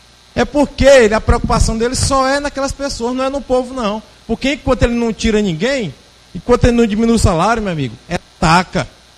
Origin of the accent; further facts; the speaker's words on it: Guadalupe, Piauí, Brazil; also born or lived in Teresina; sou guadalupense.